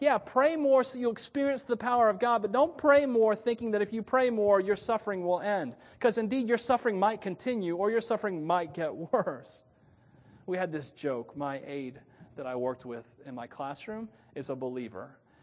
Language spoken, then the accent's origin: English; Hialeah, Florida, United States; Hialeah, Florida. But where are you really from? Florida.